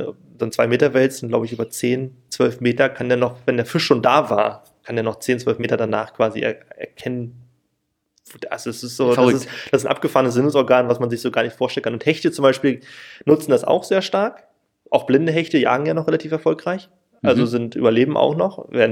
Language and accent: German; Berlin, Germany; ich komme auch aus Berlin